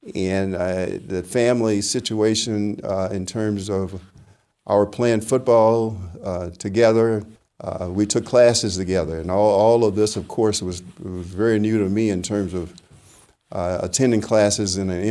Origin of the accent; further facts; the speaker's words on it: La Porte, Texas, United States; I'm from La Porte, Texas, and the city of La Porte did not have a school accommodations for black students beyond the eighth grade because of segregation.